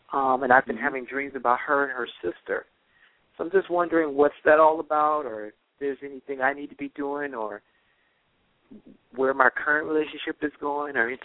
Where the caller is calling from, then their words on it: Florida, United States; I'm from Florida.